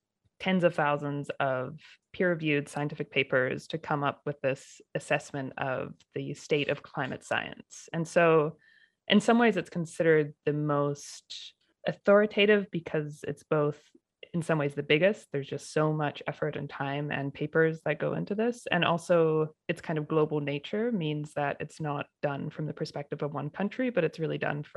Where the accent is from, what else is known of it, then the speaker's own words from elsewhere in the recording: Pacific Northwest, United States; but my family is from Washington and BC. So kind of at heart, I'm from the Pacific Northwest.